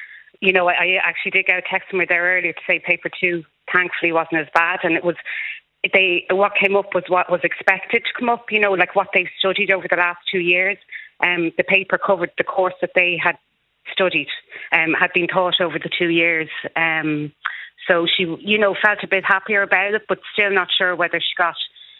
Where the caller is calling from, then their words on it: Lucan, Leinster, Ireland; I'm from Lucan in County Dublin.